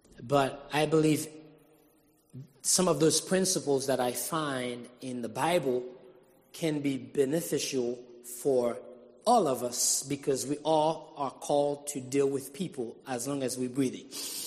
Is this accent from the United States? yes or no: no; Haiti; She grew up in Haiti. I grew up in Haiti. We met there.